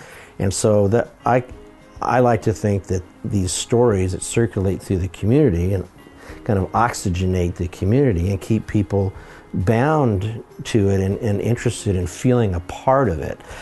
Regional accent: Riverside, California, United States; I grew up in Riverside, California, down by, not far from Disneyland, and worked for my local newspaper down there.

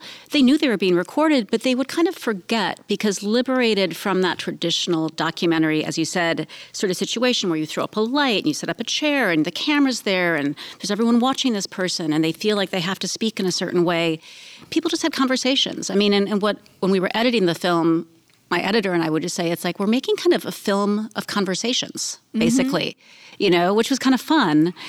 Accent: Minneapolis, Minnesota, United States; I grew up outside of Minneapolis, so I'm not unfamiliar with farming

